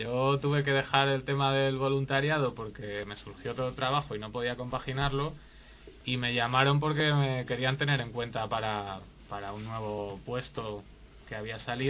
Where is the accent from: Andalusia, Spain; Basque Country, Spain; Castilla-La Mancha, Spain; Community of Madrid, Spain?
Community of Madrid, Spain; Madrid; Soy de Madrid. De Madrid. De Ventas, Barrio de la Concepción, para más datos.